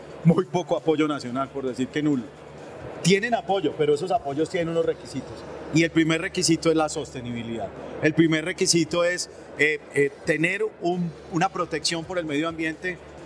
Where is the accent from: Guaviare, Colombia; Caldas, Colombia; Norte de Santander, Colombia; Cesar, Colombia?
Caldas, Colombia; Manizales; los manizaleños somos los colombianos que más amamos la ciudad donde vivimos